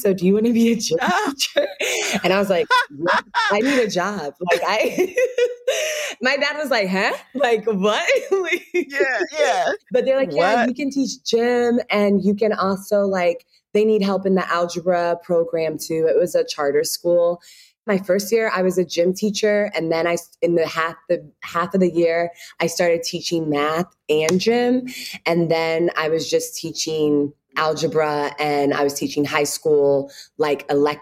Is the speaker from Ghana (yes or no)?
yes; Ghana; now in Chicago, United States; when you're home being Ghanaian, you always have shea butter, but you know, you'll try to step away from it. It's too hard. It's like all these different things. But when I moved to Chicago